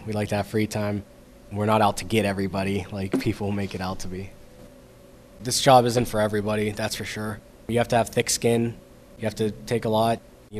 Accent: Carrick, Pennsylvania, United States; Growing up in Carrick, a lot of kids from high school take different routes of life.

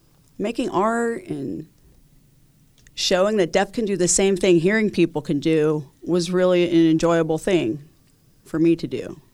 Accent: Butler, Pennsylvania, United States; Hello, I'm 13 years old. I'm from Butler, Pennsylvania.

